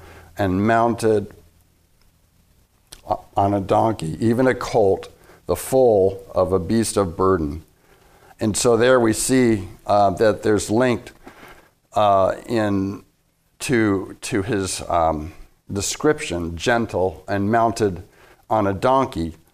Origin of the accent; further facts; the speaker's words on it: California, United States; I came from Southern California, and I was in my early 20s at the time